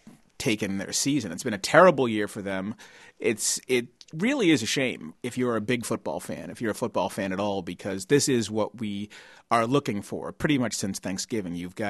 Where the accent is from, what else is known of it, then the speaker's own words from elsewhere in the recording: Boston, Massachusetts, United States; even though I am a Bostonian, tried and true